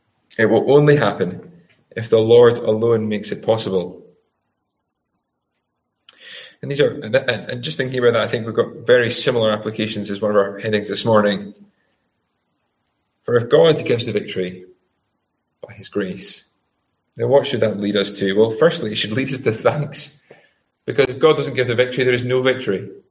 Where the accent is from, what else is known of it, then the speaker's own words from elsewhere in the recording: Scotland, United Kingdom; maybe for me as well as a Scotsman